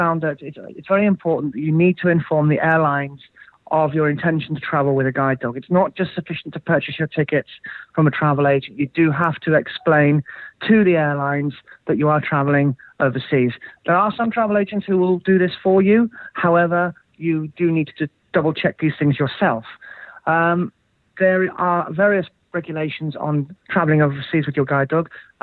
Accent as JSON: {"language": "English", "region": "London", "country": "United Kingdom", "said": "here. I'm from North London."}